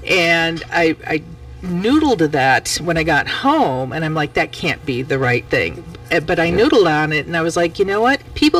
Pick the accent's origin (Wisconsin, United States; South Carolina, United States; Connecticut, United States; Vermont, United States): Wisconsin, United States; Mukwonago; I had been in this area ever since I can remember. Yeah. And so Mukwonago has always been my hometown